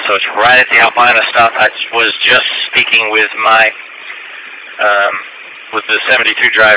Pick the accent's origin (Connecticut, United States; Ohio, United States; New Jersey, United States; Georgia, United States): Georgia, United States; I'm from Georgia. We don't know anything about east and west.